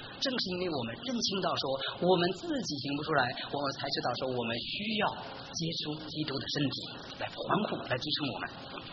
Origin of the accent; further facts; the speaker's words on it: Beijing, China; 我们北京话叫姐们